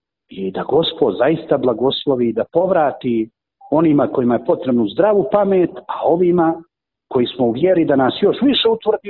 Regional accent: Nikšić, Nikšić Municipality, Montenegro; evo ja sam iz Banjana, iz Nikšića došao među moje Dubrovčane

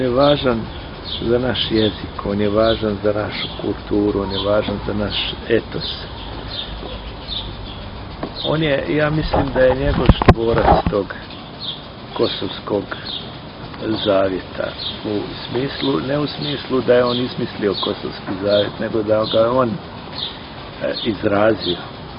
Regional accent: Serbia; u nekom smislu kao Srbin

